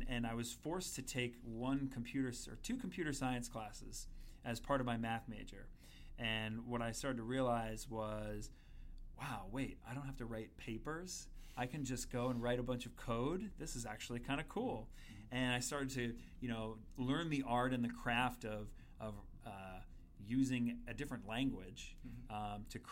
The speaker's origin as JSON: {"language": "English", "region": "New York", "country": "United States", "said": "So, well, I'm from Long Island, dyed-in-the-wool Islander fan"}